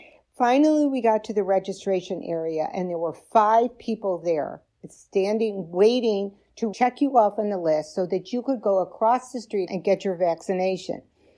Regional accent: Boca Raton, Florida, United States; I'm from Boca Raton, Florida

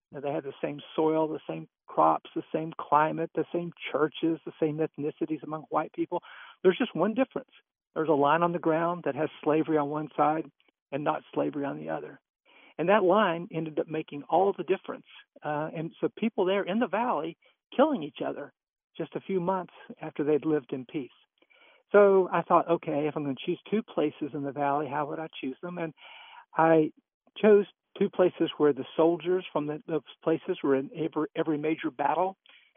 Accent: Tennessee, United States; I grew up in Tennessee, went to Andrew Johnson Elementary School

